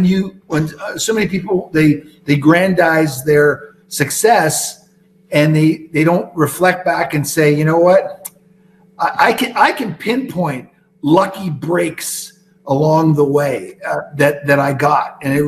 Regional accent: Canada; also born or lived in Newark, New Jersey, United States; in 1956, in December, my mom told my dad, when I was born in Newark, New Jersey, and my mom told my dad, we're moving back to Canada.

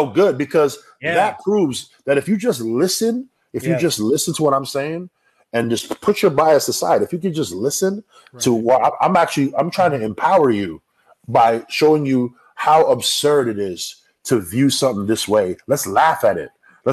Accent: Toronto, Ontario, Canada; I'm from Toronto. I don't care about none of these people.

